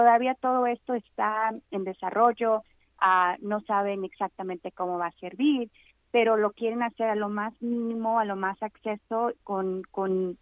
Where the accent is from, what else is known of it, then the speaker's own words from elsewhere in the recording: Tulare, California, United States; Yo soy de Tular, entonces me pongo a pensar cuando cancelaban los días de la escuela porque el aire estaba horrible